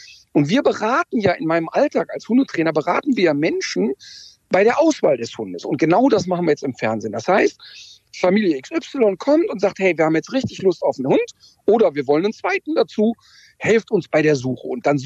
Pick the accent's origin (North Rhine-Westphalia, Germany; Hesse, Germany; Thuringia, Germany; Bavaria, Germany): North Rhine-Westphalia, Germany; und ich komme aus dem Ruhrpott, der Ruhrpottler ist anders als der Berliner.